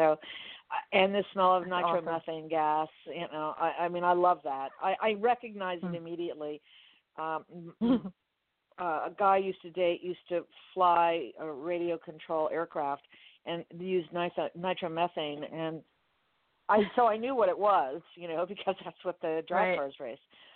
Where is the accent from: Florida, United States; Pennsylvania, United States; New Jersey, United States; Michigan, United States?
Florida, United States; Miami; I grew up in Miami, so there's, you know, it's a race